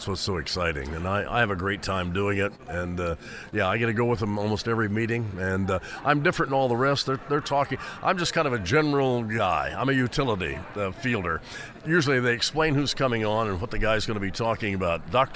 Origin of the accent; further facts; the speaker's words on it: Fort Wayne, Indiana, United States; And I'm from Fort Wayne, Indiana, and I started Mr. Bot Station in Fort Wayne, Indiana.